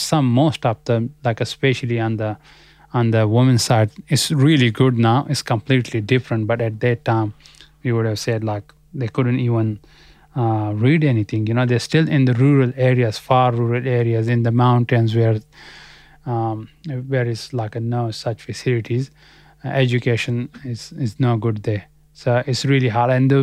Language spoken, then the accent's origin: English; Pakistan; first language Pashto; English is a second language; But we part of the Pakistan, because in 1892, British government leased our state from Afghanistan, and then when Pakistan came into being, we became the part of.